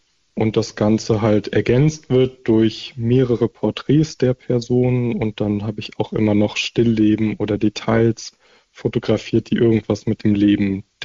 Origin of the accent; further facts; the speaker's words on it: Hannover, Lower Saxony, Germany; in Hannover, meine Heimatstadt